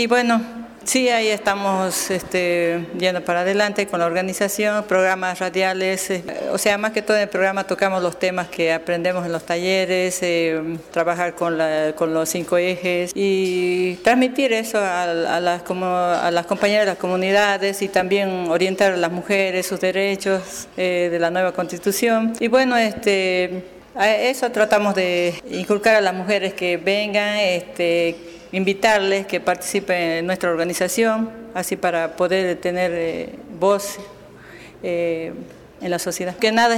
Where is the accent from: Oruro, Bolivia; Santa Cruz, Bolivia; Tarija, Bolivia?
Tarija, Bolivia; Bermejo; vengo del municipio de Bermejo.